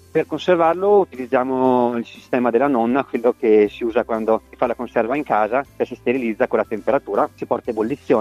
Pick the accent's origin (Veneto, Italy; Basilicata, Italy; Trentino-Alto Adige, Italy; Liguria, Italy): Trentino-Alto Adige, Italy; Trento; Io sono di Trento